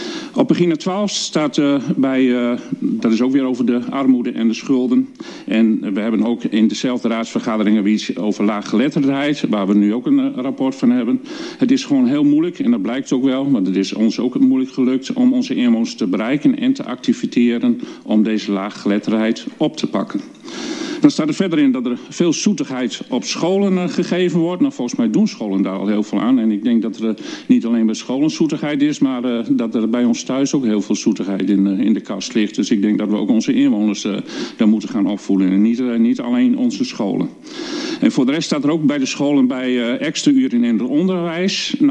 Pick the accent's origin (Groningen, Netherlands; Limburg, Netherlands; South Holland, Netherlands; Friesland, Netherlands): Groningen, Netherlands; Want ik ben een Groninger en dat doet me goud.